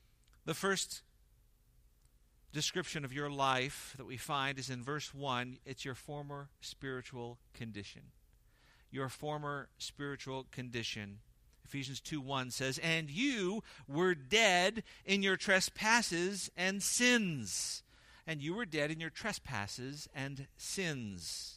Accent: Seal Beach, California, United States; When I was growing up, I grew up a couple hours south of here. I grew up in Orange County, a little town called Seal Beach.

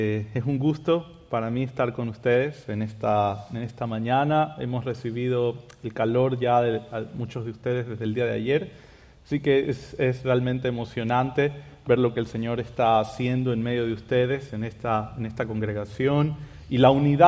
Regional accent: Guayaquil, Guayas, Ecuador; yo soy de Guayaquil, Ecuador, y quería contarles algo a manera de introducción acerca de mi ciudad.

